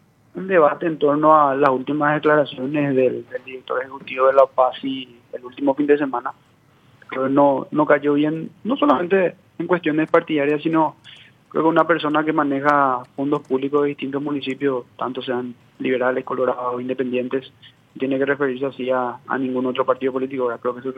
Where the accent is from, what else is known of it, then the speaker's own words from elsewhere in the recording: Paraguay; Creo que merecemos saber todos los ciudadanos y hablo como paraguayo